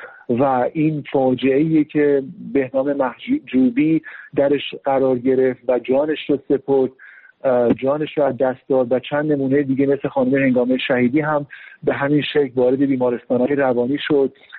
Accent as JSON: {"language": "Persian", "country": "Iran", "said": "وقتی که بعد از 10 سال دوباره بازگشتم به وطن عزیزم ایران و مواجه شدم با این که من رو به عنوان یک ایرانی دوستدار وطن سوار ماشین میکنند"}